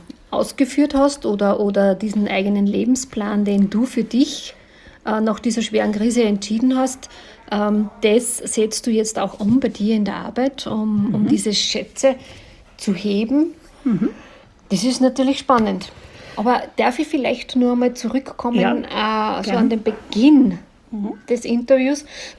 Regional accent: Linz, Upper Austria, Austria; Und ich komme ja aus Linz.

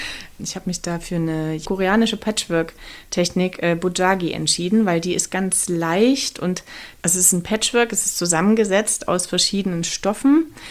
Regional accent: Saxony, Germany; mit der Landschaft meiner Herkunft, wo ich aufgewachsen bin, gemacht, das Erzgebirge, wo ich eigentlich immer erstmal weg wollte, weil es kam mir immer eng

